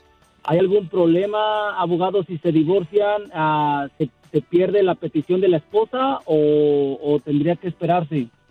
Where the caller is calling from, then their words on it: Las Vegas, Nevada, United States; Yo hablo de Las Vegas.